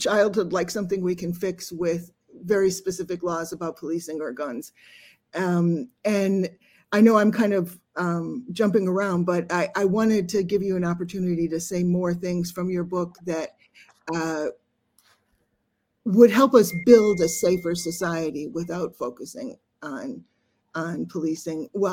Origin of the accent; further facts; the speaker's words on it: Chicago, Illinois, United States; I grew up in Chicago at a time when